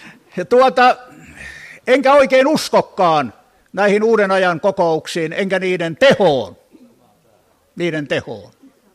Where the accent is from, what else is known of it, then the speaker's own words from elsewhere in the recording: Kullaa, Satakunta, Finland; born there; Tässä 6. päivä tätä kuuta olin synnyin kylässäni Kullaalla, joka on myös äitini synnyin kylä